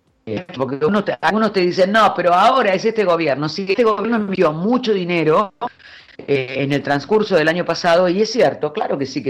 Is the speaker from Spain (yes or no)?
no; Argentina; como los argentinos ya conocemos ese tema